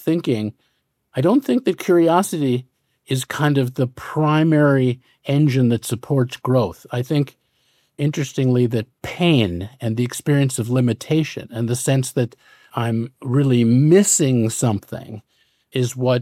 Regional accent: United States; You know, I'm an American, right?

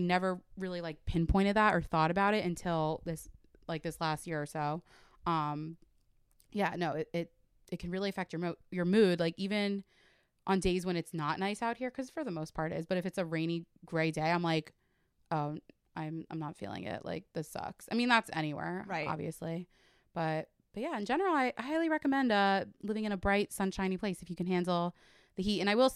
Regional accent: Florida, United States; like, I always, like, took those things for granted growing up in Florida, but now that I am back

